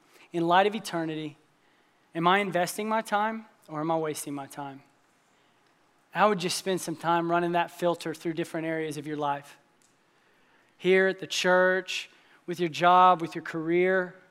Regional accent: Franklin, United States; some of my best friends that I grew up with here in Franklin

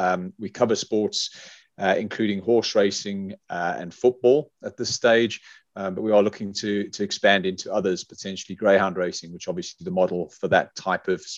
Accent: South Africa; accent: South African; now in Leeds, United Kingdom; You may have noticed from my accent, if you're aware of a South African accent, that I'm not from the northeast of England or central England, now living in Leeds.

